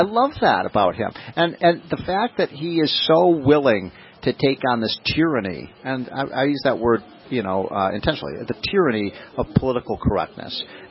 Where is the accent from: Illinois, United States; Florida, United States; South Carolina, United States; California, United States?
Illinois, United States; It hasn't worked in my home state of Illinois.